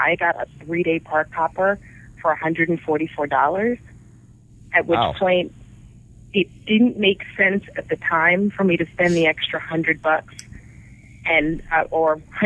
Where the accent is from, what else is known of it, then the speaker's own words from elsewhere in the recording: New York City, New York, United States; I'm a city kid. I'm from New York. I can't understand the Compton thing.